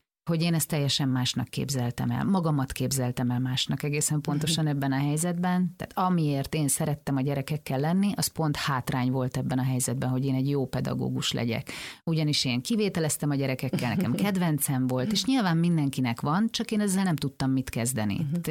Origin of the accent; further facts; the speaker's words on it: Szarvas, Békés, Hungary; Én még mindig szarvasi vagyok. Én nagyon sokat járok haza szarvasra, amennyire lehet sokat járok haza szarvasra.